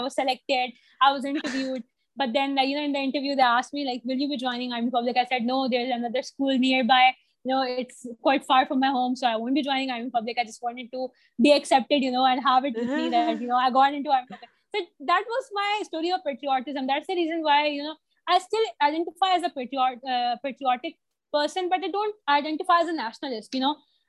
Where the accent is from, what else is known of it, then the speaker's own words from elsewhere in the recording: Pakistan; also born or lived in Saudi Arabia; finally accepted my Pakistani nationality because, you know, though I was born in Saudi Arabia